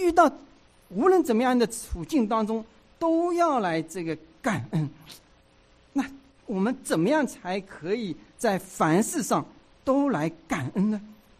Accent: Hangzhou, Zhejiang, China; 我老家是在杭州

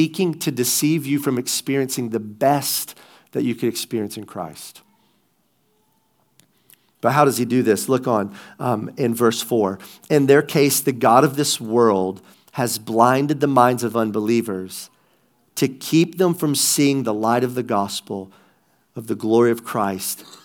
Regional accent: the South, United States; now in Pittsburgh, United States; We didn't grow up watching the NFL. We're from the South, man. We grew up watching ACC college football.

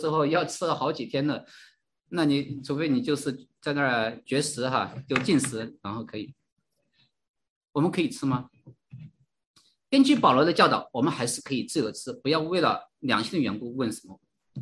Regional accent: China; 我们回家过年的话，要是回到大陆的话

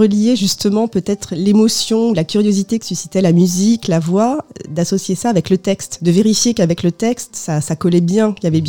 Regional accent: France; born there; Et je suis d'origine portugaise, oui, je ne l'ai pas précisé. Je suis née en France de deux parents portugais, venue en France dans les années 70.

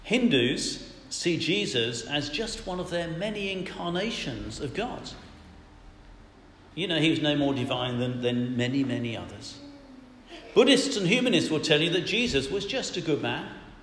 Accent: England, United Kingdom; Should we be standing behind this because we're English?

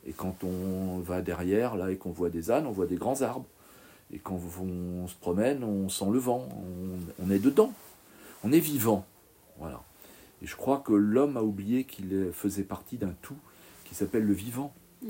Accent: Guingamp, Brittany, France; moi, je suis originaire de Guingamp, comme tout gosse de ma génération, on courait, on marchait, on faisait du vélo.

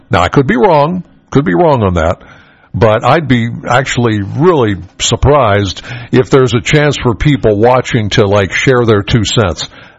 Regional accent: Pennsylvania, United States; I grew up in York County, Penn State, York.

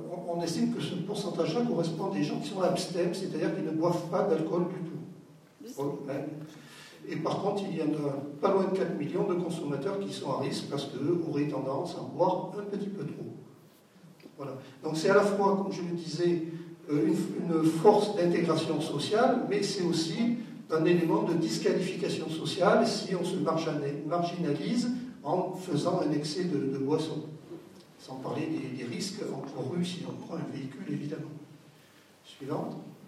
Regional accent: Brive-la-Gaillarde, Nouvelle-Aquitaine, France; Je suis briviste, je suis né à Brive.

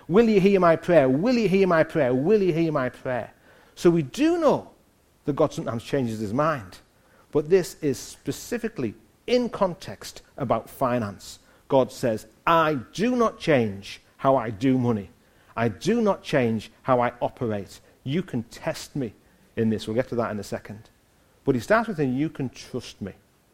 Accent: Hartlepool, North East England, United Kingdom; moved away; I'm from Hartlepool. It's not a great place to come from. That's why I left.

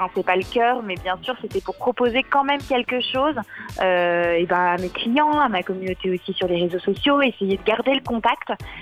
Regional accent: Lyon, Auvergne-Rhône-Alpes, France; j'ai 31 ans et je viens de Lyon.

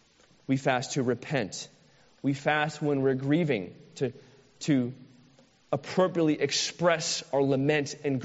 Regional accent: Florida, United States; I'm a true Floridian. I was born in Florida. Like, I rep being a Floridian. It's part of my identity.

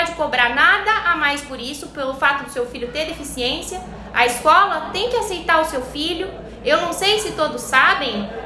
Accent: Itápolis, São Paulo, Brazil; eu estou imensamente feliz em dar uma palestra aqui em Itápolis, que é a minha cidade natal.

